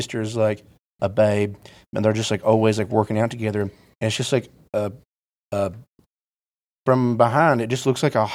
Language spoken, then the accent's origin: English; West Virginia, United States; West Virginia, yeah.